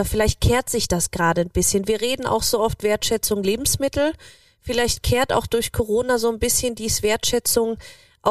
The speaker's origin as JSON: {"language": "German", "country": "Austria", "said": "als Österreicher"}